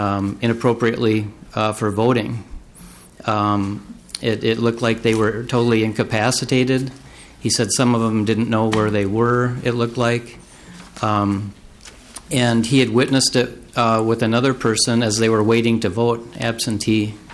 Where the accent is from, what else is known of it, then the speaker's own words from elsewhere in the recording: Duluth, Minnesota, United States; also born or lived in Crow Wing County, Minnesota; I'm from Duluth, Minnesota. Recently moved there. I used to live in Crow Wing County for 25 years